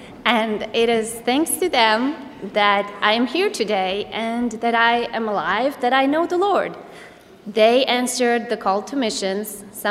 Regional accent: Poland; As you heard, I grew up in Poland

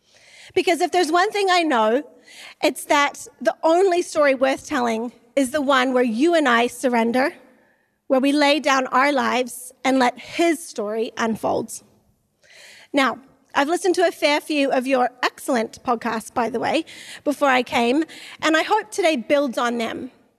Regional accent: Sydney, New South Wales, Australia; also born or lived in New Zealand / California; And although I was born in New Zealand, I actually lived in California until I was 13, and then Sydney, Australia, until I was 15, thanks to my parents being pastors.

